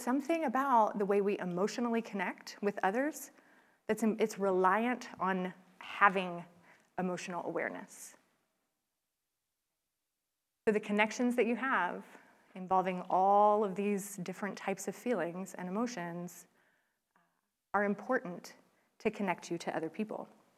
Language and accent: English; the South, United States; I grew up in the South, again, politeness rules.